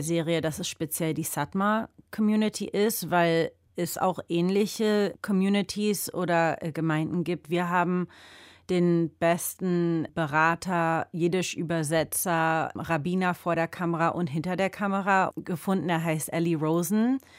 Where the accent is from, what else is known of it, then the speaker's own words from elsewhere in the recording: Berlin, Germany; Ich komme aus Berlin, lebe zwischen Berlin und den USA. Wir sind beide jüdisch, haben vollkommen verschiedene Hintergründe und sind ganz anders aufgewachsen.